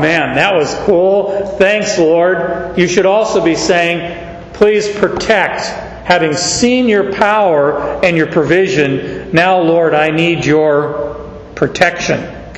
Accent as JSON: {"language": "English", "region": "Arizona", "country": "United States", "tie": "born or raised there", "said": "We're like, you know, a desert dweller talking about snow. I grew up in Arizona."}